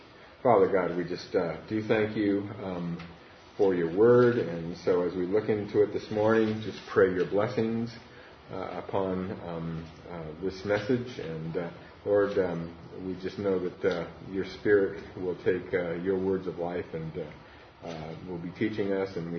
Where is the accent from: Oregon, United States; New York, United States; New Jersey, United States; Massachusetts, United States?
Oregon, United States; I grew up on the Oregon coast where the Lewis and Clark expedition wintered there in, I believe it was 1805 to 1806.